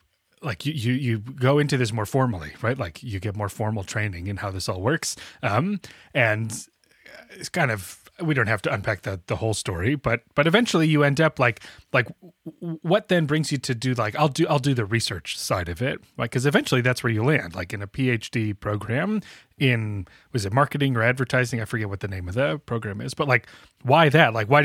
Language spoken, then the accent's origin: English; Illinois, United States; Oh, sure. Yeah, I grew up outside Chicago.